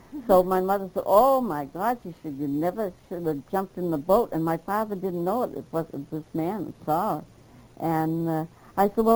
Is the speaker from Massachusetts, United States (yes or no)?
yes; Boston, Massachusetts, United States; born there; No, I was born in Boston